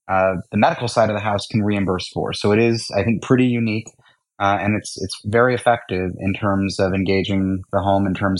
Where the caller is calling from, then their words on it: New York, United States; New York, New York.